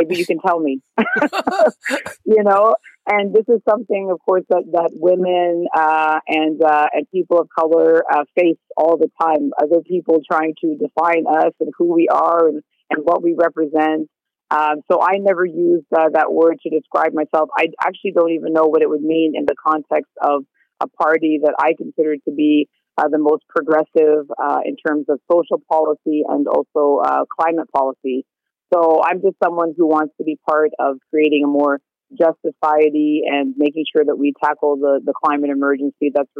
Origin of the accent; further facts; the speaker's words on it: Toronto, Ontario, Canada; I'm a lawyer and I'm from Toronto.